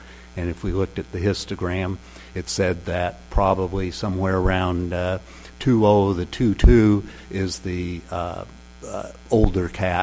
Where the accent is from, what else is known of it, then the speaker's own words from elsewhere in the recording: Sammamish, Washington, United States; from Sammamish, Washington